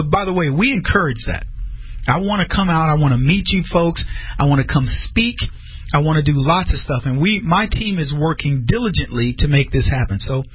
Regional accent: Texas, United States; I said, where are you from? Oh, we're from Texas. I said, well, that's where I'm from.

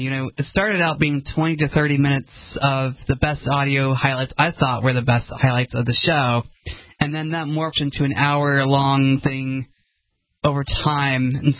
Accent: Utah, United States; I was born and raised in Utah. I grew up in the Church of Jesus Christ of Latter-day Saints, otherwise known as the Mormon Church

